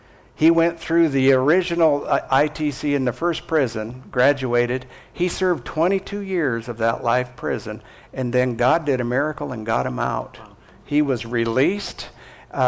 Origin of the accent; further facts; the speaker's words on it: Forsyth, Montana, United States; also born or lived in South Carolina / Nepal; But we came back from Nepal, and we ended up pastoring in my hometown of Forsyth, Montana. That's about 100 miles east of Billings.